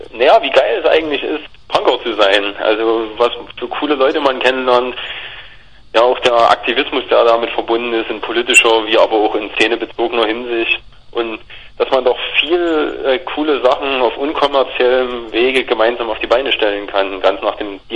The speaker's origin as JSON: {"language": "German", "town": "Leipzig", "region": "Saxony", "country": "Germany", "said": "Also, ich komme aus Leipzig"}